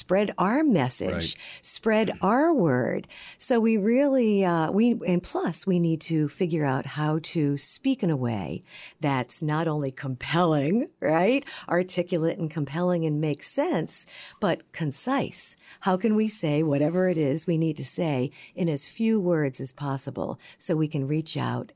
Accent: Rhode Island, United States; accent: Rhode Island; Born and raised in Rhode Island. You know, that funny Rhode Island accent?

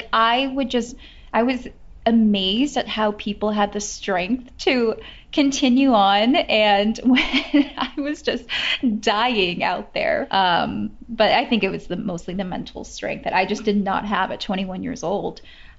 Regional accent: California, United States; Where I grew up in the Bay Area, I grew up doing theater.

